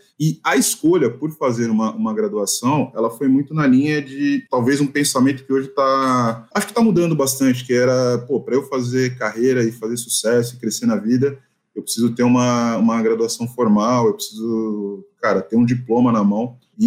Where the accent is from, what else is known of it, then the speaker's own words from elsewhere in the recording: São Paulo, Brazil; Sou paulistano, moro em São Paulo.